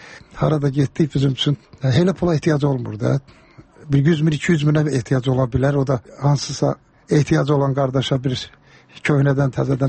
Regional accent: Karabakh, Azerbaijan; Məndə zarafatçı Qarabağlıyam

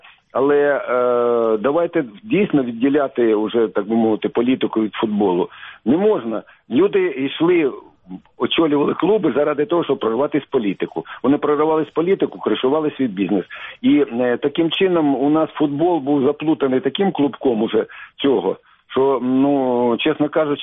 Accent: Kyiv, Ukraine; Хоча це мій клуб, я киянин.

